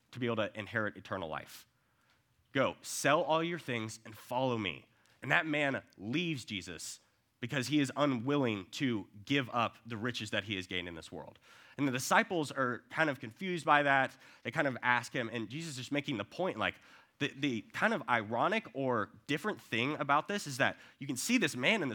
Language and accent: English; Dallas, Texas, United States; very big Cowboys fan growing up in Dallas.